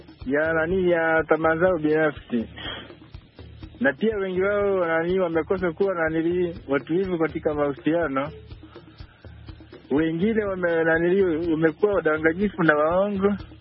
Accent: Butiama, Mara, Tanzania; Natokea Butiama, Mara, Tanzania.

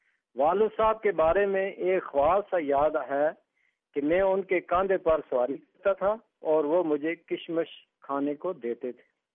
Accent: Garhi Dupatta, Azad Kashmir, Pakistan; میں گڑی دوپٹہ ضلع مظفر آباد آزاد کشمیر کا رہنے والا ہوں. اس وقت میری عمر 55 سال ہے اور میں ڈگری کالج گڑی دوپٹہ میں بطور اسسٹنٹ پروفیسر تدریس کے فرائض انجام دے رہا ہوں.

